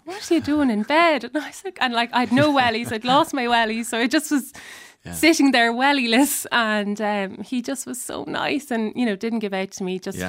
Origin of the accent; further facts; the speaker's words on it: Ulster, Ireland; We're from Cavan, so we lived on a farm